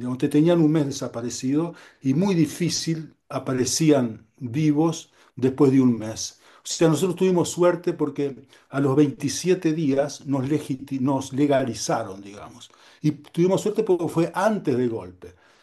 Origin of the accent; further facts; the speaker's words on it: Uruguay; moved away; also born or lived in Argentina; En 2 años habíamos conseguido documento de identidad argentina y radicalización. Como uruguayos, digamos, teníamos esas posibilidades.